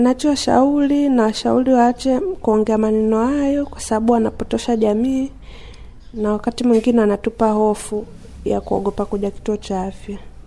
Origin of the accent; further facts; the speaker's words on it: Magomeni, Dar es Salaam, Tanzania; natokea Magomeni.